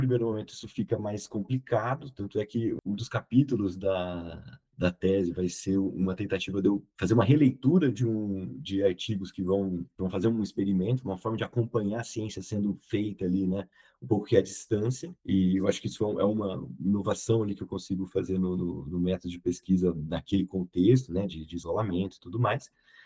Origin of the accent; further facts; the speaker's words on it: Campinas, São Paulo, Brazil; daquela visão que eu tinha do que era agricultura lá na minha cidade, né? Do que era agricultura em Campinas.